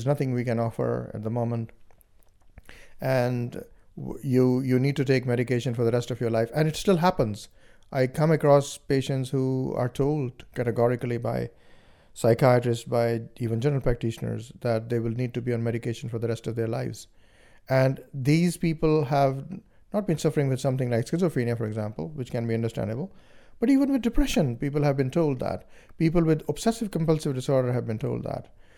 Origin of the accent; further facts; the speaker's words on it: India; I come from India, and India is a very spiritual place from many perspectives. It's a melting pot of all religions.